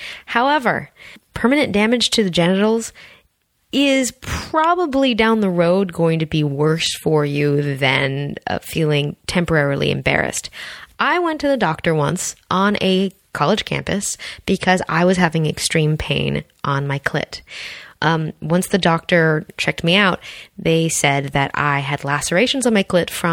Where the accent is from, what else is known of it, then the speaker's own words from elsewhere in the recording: California, United States; I grew up in Southern California. Dude, it's part of my repertoire of how I reference people.